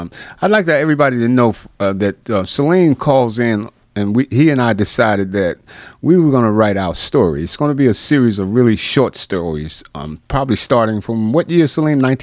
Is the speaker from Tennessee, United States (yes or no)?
no; Newark, New Jersey, United States; we're going to talk about our life growing up in Newark, New Jersey